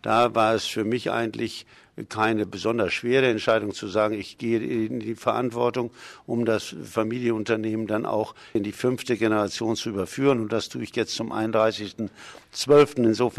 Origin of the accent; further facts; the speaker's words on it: Oelde, North Rhine-Westphalia, Germany; ich komme aus Oelde in Westfalen